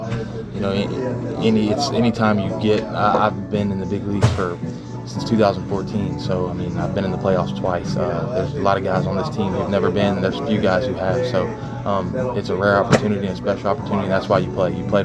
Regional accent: Lake Charles, Louisiana, United States; growing up in Lake Charles, Louisiana, we had a lot of good baseball players. A lot of professional players came from that small town.

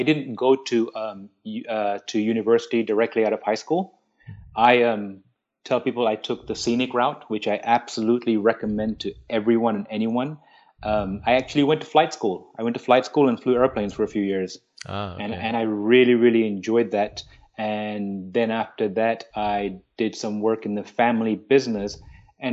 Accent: India; being an Indian kid without a degree is an outlier, right?

